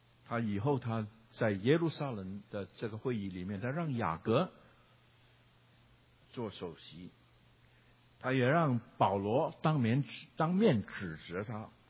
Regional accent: Guangdong, China; 我是广东人，但是神给我能够有机会旅行到许多的地方，包括台湾，我也懂

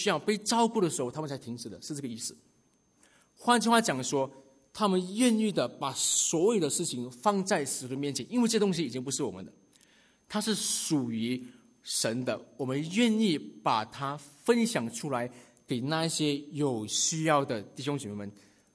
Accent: Malaysia; 我是来自马来西亚的，那马来西亚人可能就很清楚了解什么叫做有限公司，因为我们经常说我们的中文就是有限公司，我们中文讲不好。

